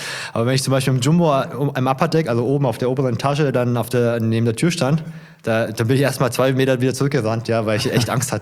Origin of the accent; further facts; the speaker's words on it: Hesse, Germany; Ich habe jetzt eigentlich die letzten Jahre nur in einer Großstadt gelebt und jetzt seit letztem Wochenende komme ich ja aus Hessen, wie gesagt, ja, wohne ich jetzt auf dem Dorf